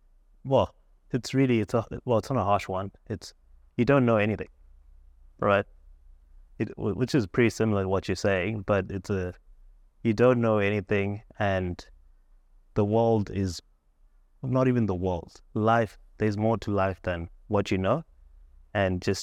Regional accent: Zimbabwe; moved away as an adult; now in Australia; So I'm from Zimbabwe originally and didn't know a thing about the Gold Coast, right?

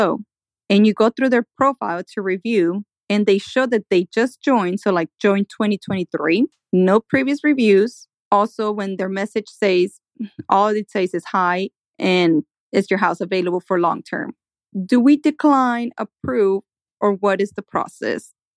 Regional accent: Houston, Texas, United States; I am from Texas, Houston to be exact.

